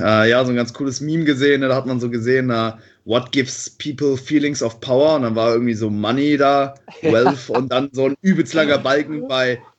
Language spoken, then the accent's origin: German; Cologne, North Rhine-Westphalia, Germany; ich komme aus Köln.